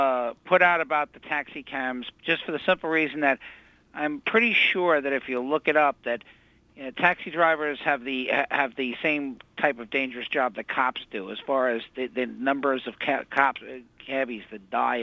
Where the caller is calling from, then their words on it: New York, United States; Rockland County, New York.